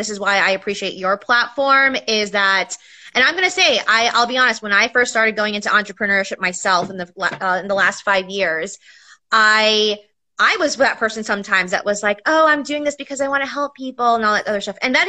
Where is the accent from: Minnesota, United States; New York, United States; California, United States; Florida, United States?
New York, United States; New York City; I grew up in New York City and I am the eighth of nine kids.